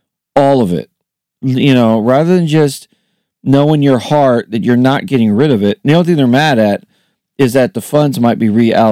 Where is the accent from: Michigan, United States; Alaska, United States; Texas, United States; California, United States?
California, United States; I'm from California, and I have been a diehard Sacramento King fan. I am 45